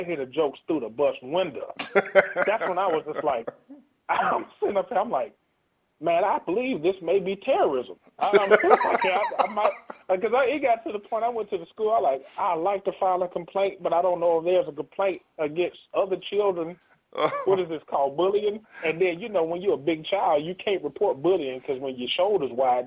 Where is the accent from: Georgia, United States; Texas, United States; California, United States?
Georgia, United States; I'm from South DeKalb County, man.